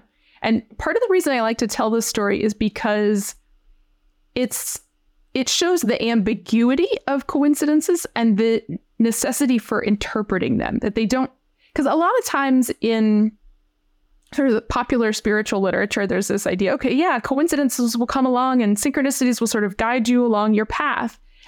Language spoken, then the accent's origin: English; Virginia, United States; There was this job in my home state of Virginia, in the most beautiful part of the state, in the Blue Ridge Mountains.